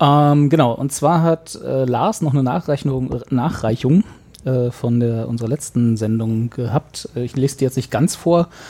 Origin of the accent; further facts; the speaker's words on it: Berlin, Germany; auch wir als Berliner brauchen nicht mal so weit reisen, um auf ein Dorffest zu kommen, nur nach Steglitz.